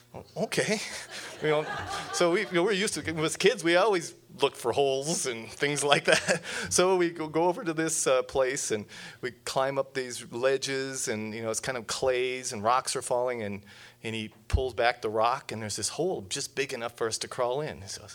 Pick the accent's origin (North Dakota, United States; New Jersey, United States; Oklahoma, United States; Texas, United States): North Dakota, United States; Basically, I'm from North Dakota. Sorry about that. That's one of those things I'm kind of embarrassed about. But I spent about my first 30 years there